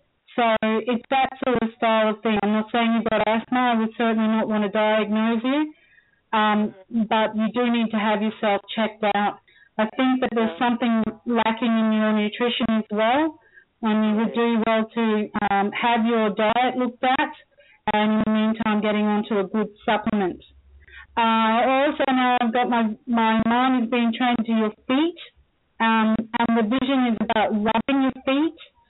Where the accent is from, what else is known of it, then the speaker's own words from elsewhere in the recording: Australia; also born or lived in Scotland; Well, I'm Scottish, so I'm Scottish, brought up in Australia. I have terms that Australians use sometimes.